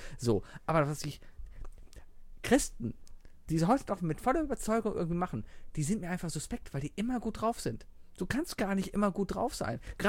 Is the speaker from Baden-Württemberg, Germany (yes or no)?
no; Cologne, North Rhine-Westphalia, Germany; Ich komme aus Köln-Mauenheim. Das ist der kleinste Stadtteil von Köln. Und das ist schon eigentlich wie ein Dorf.